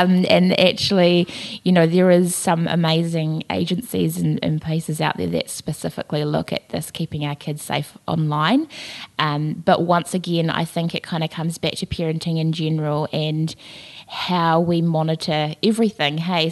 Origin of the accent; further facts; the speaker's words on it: Selwyn, Canterbury, New Zealand; I grew up in Selwyn myself, so I completely hear you.